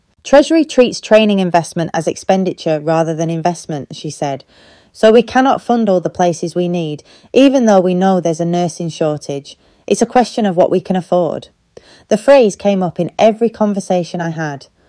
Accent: Smallbridge, United Kingdom; Growing up in Smallbridge, I left school at 16 to care for my mum when her MS got worse.

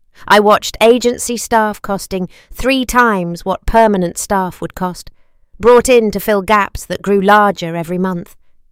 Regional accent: Oxford, South East England, United Kingdom; I grew up in Blackbird Leys

